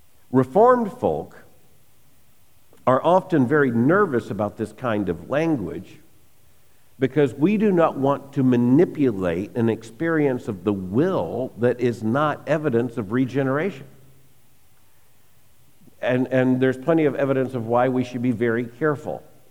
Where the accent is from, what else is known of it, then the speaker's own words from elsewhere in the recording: the South, United States; because as I tell people, I grew up in the South, where when you were a child in the summer, you went to vacation Bible schools.